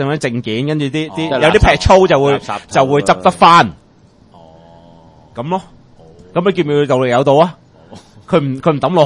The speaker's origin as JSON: {"language": "Cantonese", "country": "Hong Kong", "said": "感覺到即係知道咩叫為之安全唔安全嘅操練㗎嘛，我哋香港人"}